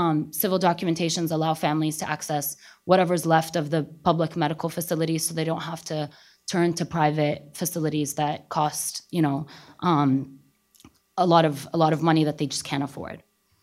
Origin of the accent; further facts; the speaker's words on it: Syria; accent: Syrian; these two particular women instantly picked up on my Syrian accent